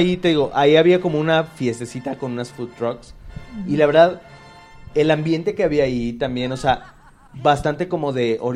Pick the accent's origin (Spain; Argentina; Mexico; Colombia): Mexico; uno como mexicano